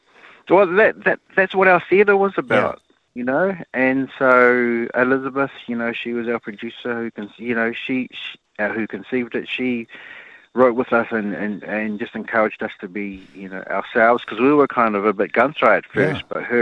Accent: Auckland, New Zealand; Yeah, that's right. I grew up in West Auckland, proud Westie.

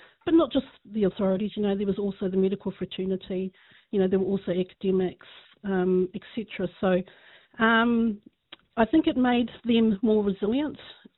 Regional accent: Whakatane, Bay of Plenty, New Zealand; So growing up in Whakatāne, I was surrounded by the workers and whānau

